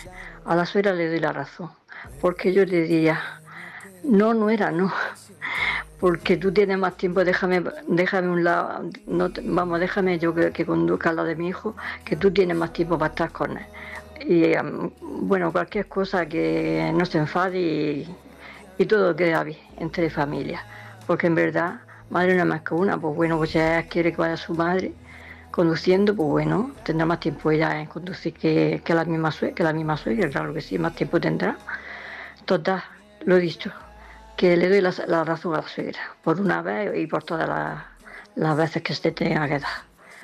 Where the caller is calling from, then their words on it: Almería, Andalusia, Spain; de Almería.